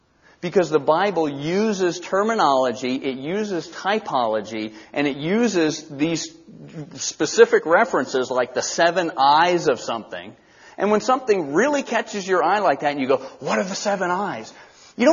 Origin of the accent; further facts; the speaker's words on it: Valdosta, Georgia, United States; I grew up in Valdosta, Georgia.